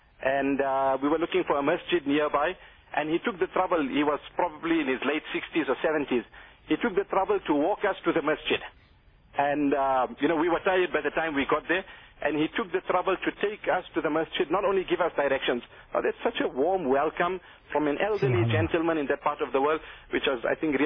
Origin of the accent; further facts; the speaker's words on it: South Africa; Nowhere near as tasty as our South African bread, but averagely we used to pay more than 50 rand for half a loaf of bread.